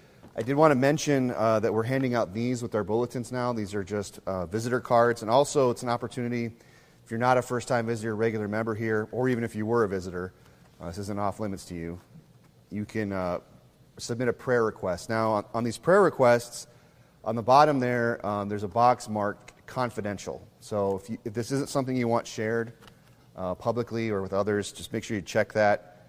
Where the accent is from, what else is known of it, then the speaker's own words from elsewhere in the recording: Midwest, United States; You know, me being a Midwesterner, you know, I really don't pay attention to West Coast incidents of police brutality